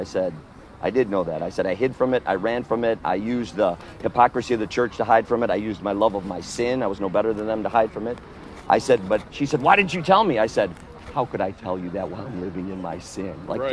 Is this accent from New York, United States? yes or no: no; Wisconsin, United States; I grew up in northern Wisconsin.